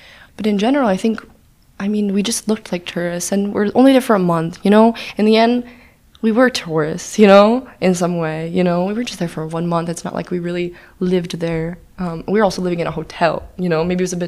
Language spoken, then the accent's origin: English; United States; Because I'm Greek-American and I grew up in America.